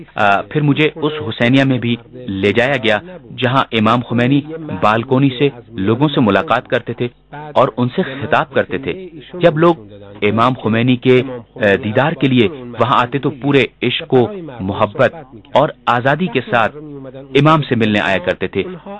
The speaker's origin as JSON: {"language": "Urdu", "country": "United States", "said": "مثال کے طور پر میرا تعلق امریکہ سے ہے جہاں سیکولر نظام رائج ہے"}